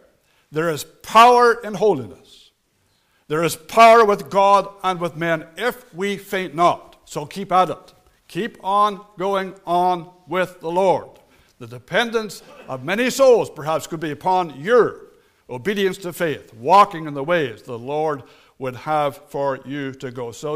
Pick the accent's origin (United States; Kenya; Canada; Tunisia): Canada; Fredericton, New Brunswick; born there; I was born in Fredericton, that's the city. New Brunswick, that's the province. Canada, that's the country. In 1959, into a home where the gospel was set before me, where the fear of God was known. In that, my parents were Christians.